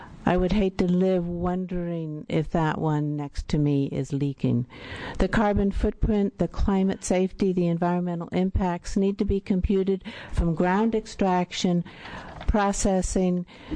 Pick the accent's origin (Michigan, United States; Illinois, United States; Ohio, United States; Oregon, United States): Oregon, United States; Jewell; I'm from Clatsop County, Jewell, Oregon.